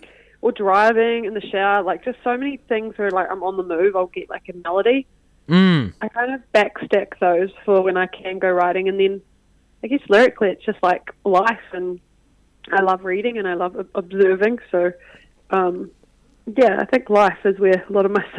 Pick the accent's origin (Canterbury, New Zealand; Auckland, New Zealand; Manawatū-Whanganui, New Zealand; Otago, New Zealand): Canterbury, New Zealand; Waimate; we started in my hometown of Waimate and finished back there with the tour